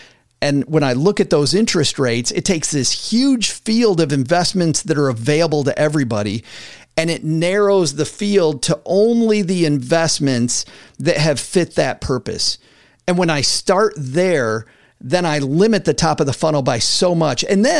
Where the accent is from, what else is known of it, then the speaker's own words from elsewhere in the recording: Michigan, United States; I'm from West Michigan, so everything is agriculture for me.